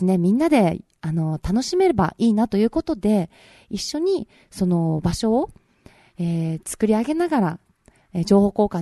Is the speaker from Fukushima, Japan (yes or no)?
no; Nishihara, Okinawa, Japan; 私も西原町出身なので、西原町にねやっぱり生まれ育ってるわけなので、そこでも何か役に立つことをできないかなっていう思いもありましたし